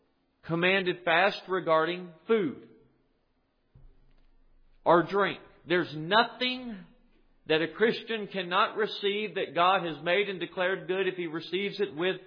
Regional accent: the South, United States; I know y'all don't realize I'm from the South, but I am. In a southern, fundamentalist, non-reformed, evangelical environment

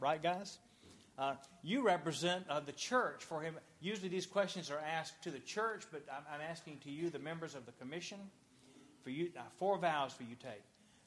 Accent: Mobile, Alabama, United States; It's exciting for me to see the Reformed faith in Mobile. I grew up in Mobile. Maybe, I don't know how many people knew that. I grew up here.

